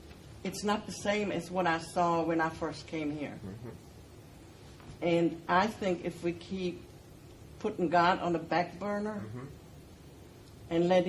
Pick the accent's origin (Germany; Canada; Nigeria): Germany; now in United States; I was going to say, I come from Germany.